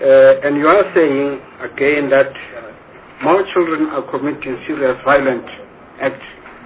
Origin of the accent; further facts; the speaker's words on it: Mahikeng, North West, South Africa; Further than that, I come from Mafeking.